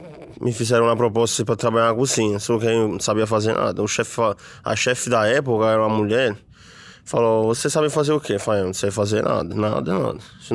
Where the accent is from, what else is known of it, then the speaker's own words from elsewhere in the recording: Salerno, Campania, Italy; Portuguese is a second language; moved away as an adult; also born or lived in Rimini; Quando tinha 18 anos, fui morar. Saí de Salerno já. Então, vivi até os 18 em Salerno. E fui morar em Rimini.